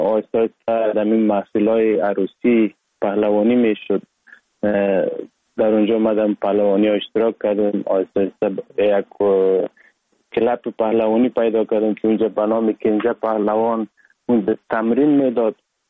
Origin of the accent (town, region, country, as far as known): Sheberghan, Jowzjan, Afghanistan; born or raised there; also born or lived in Sar-e Pol